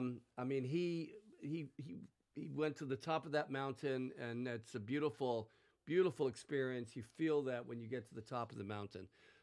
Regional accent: Ireland; I'm Irish, so I'm telling you the truth.

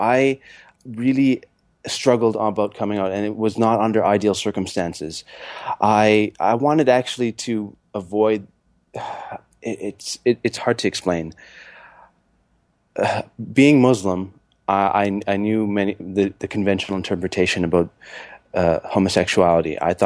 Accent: Canada; My dad fled, and I was born and raised in Canada.

